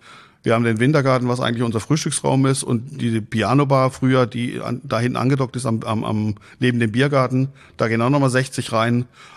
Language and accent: German; Freiburg im Breisgau, Baden-Württemberg, Germany; born there; Ich komme eigentlich gebürtig aus Freiburg im Breisgau.